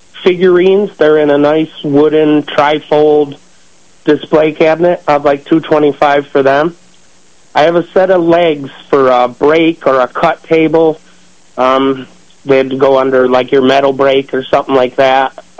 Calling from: Warsaw, New York, United States; Calling from Warsaw.

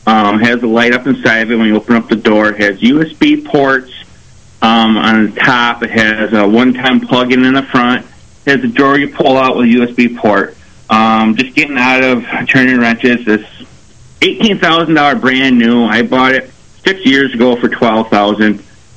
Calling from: Mount Morris, United States; Mount Morris.

